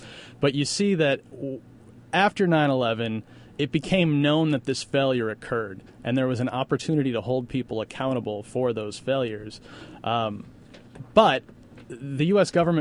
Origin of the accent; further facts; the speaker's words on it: Chicago, Illinois, United States; I'm originally from Chicago.